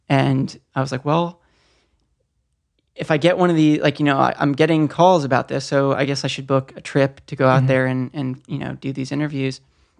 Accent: Ridgefield, Connecticut, United States; I'm from Ridgefield, so it's the next town over.

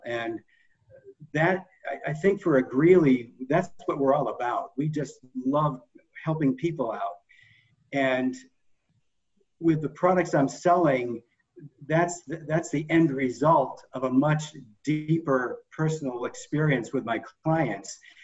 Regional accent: Framingham, Massachusetts, United States; I grew up in Framingham, went to UMass Amherst, English major, rock drummer.

